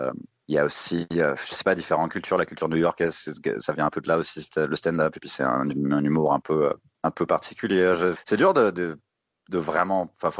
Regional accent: France; je suis français

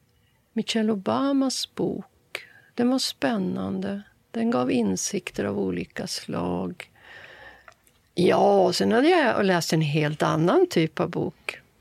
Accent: Sweden; born there; Också tacksam över att jag är född i Sverige. Kunde flytta till Stockholm och läsa medicin.

